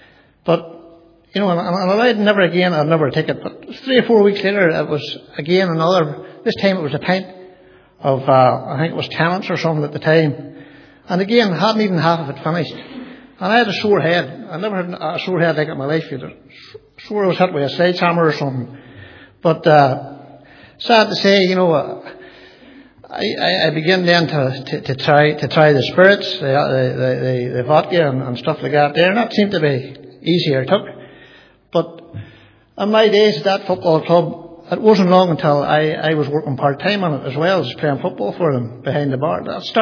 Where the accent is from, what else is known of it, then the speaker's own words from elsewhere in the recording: Maghera, Northern Ireland, United Kingdom; As a young man growing up in Makara, and a lot of young men at that time in Makara, we get into a lot of trouble.